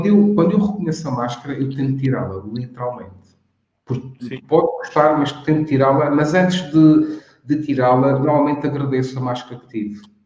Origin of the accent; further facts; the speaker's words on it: Madeira, Portugal; de onde eu vim, na Madeira, pelo menos naquela zona que parecia isso